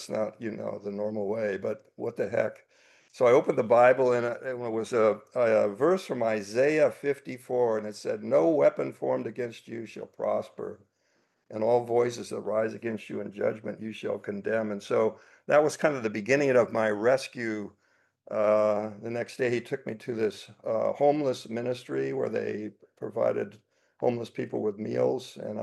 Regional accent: California, United States; now in Australia; I grew up in Southern California and started surfing probably around 11 years old.

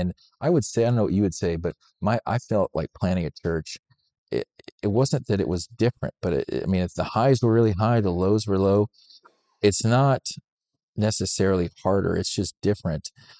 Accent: Ohio, United States; I'm from Northeast Ohio. Northeast Ohio is unique, unlike Western Pennsylvania, which there's not many Scotch-Irish.

